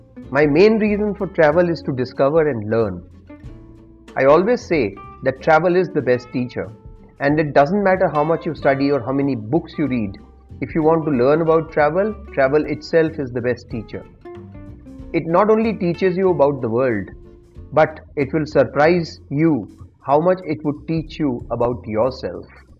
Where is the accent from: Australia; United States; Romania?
Romania; moved away; also born or lived in Belgium; I took a sabbatical and returned to my home country of Romania after 11 years living in Belgium.